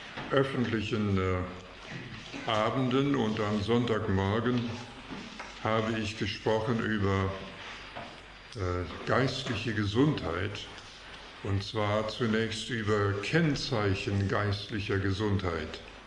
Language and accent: German; Canada; Ich komme aus Kanada, bin dort geboren, in einem gläubigen Elternhaus, hatte die Gelegenheit, dort auch in eine gläubige Gemeinde zu gehen